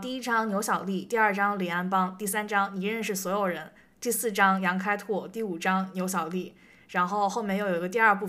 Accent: North China, China; 作为一个北方人看得有一点累，

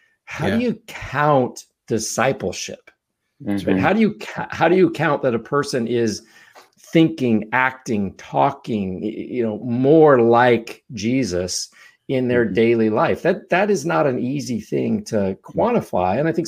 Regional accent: California, United States; And I grew up in the Napa Valley. So part of my wine thing is, you know, I grew up around grapes, didn't farm them, but I grew up around them.

